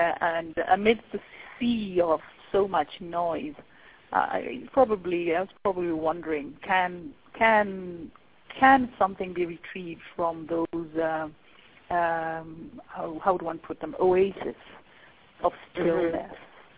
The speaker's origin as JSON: {"language": "English", "country": "Kenya", "said": "I hope I write as a Kenyan, and we are a very multilingual, multicultural society. From the time we're born, we negotiate different languages and different ways of being and different cultures right from the beginning."}